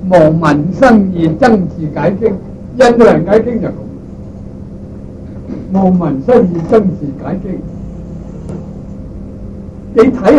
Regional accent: China; 我哋中國人咧

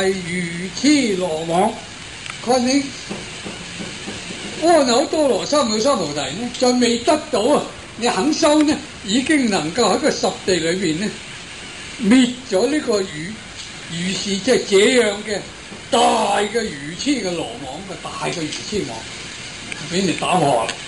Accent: China; 我哋中國人啊叻啊，有個指南針啊

